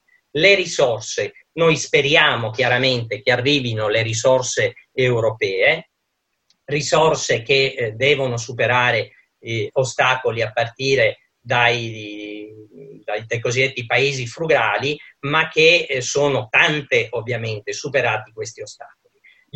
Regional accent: Southern Italy, Italy; moved away; essendo qui ormai da tanti anni, all'83, sono meridionale ed ancora oggi, da quando io sono partito dalla mia terra nell'83

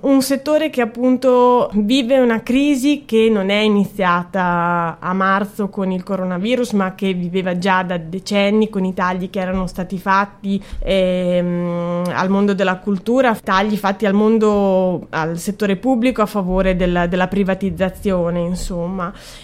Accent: Badia Polesine, Veneto, Italy; ho 36 anni e sono originaria di Badia Polesine.

